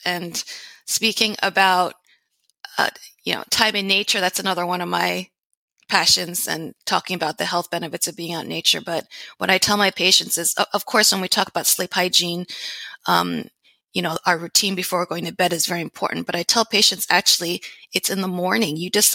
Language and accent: English; New York, United States; But I grew up in the U.S. In the New York area.